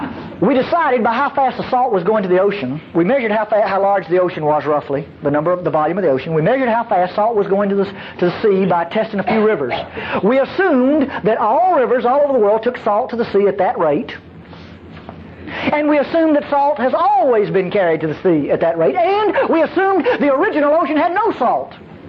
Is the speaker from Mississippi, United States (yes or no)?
yes; Mississippi, United States; moved away; That's North Mississippi for squeeze. I'm from North Mississippi, but I've lived in Texas nearly all my life, so, neither one of them claimed me.